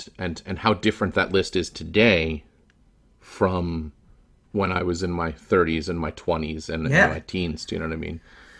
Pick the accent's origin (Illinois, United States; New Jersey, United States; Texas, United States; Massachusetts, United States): New Jersey, United States; I am not originally from this area. I grew up in New Jersey.